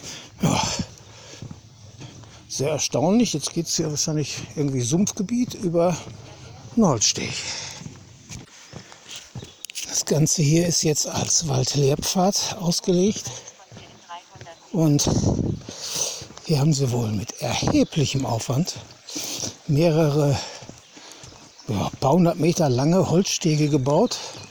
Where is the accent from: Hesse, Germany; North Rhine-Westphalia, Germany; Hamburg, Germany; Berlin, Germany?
North Rhine-Westphalia, Germany; Hagen; Da muss sie erst an meiner Heimat Hagen vorbei.